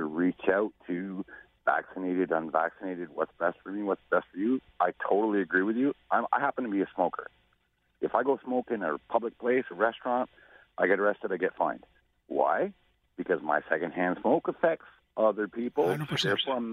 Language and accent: English; Quebec, Canada; here in Quebec, because I'm from Lower Quebec, the last English settlement.